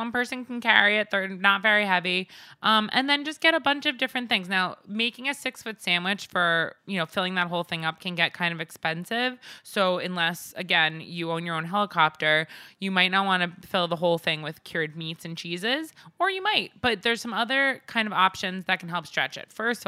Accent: Northport, New York, United States; which is in Northport, my hometown, Northport, Long Island.

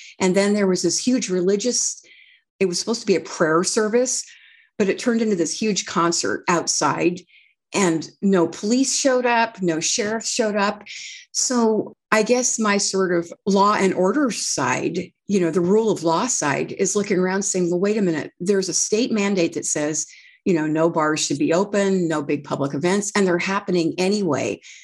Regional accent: Redding, California, United States; So when I grew up in Reading, it was a heavily Democrat sided community because we had unions and we had sawmills and jobs.

